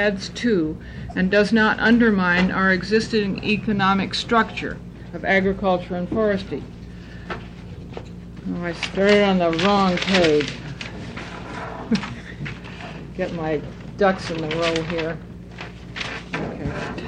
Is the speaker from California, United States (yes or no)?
no; Hood River, Oregon, United States; I am from the Hood River Valley.